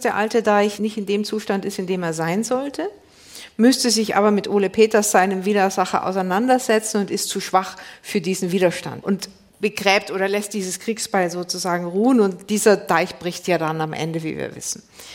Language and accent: German; Bavaria, Germany; Ich bin ja in Bayern aufgewachsen